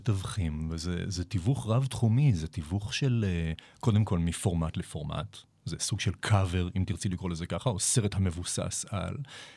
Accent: United States; אני מאזין כאמריקאי וכאיש רדיו

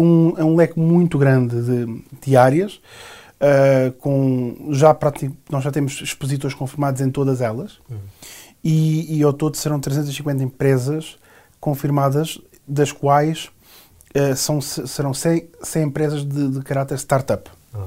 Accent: Portugal; moved away as an adult; now in Brazil; Venho de Portugal.

